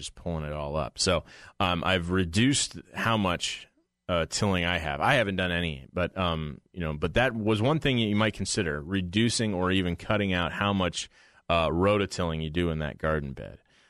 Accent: Portland, United States; when I was growing up in Portland, my grandfather cut one back all the way to the ground.

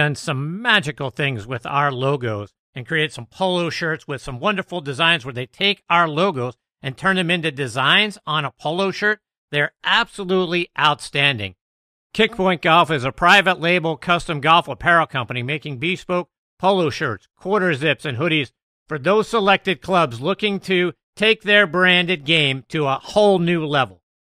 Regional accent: Pittsburgh, Pennsylvania, United States; I get to live out my dream of having this show in the sports section of my hometown newspaper, the Pittsburgh Tribune Review.

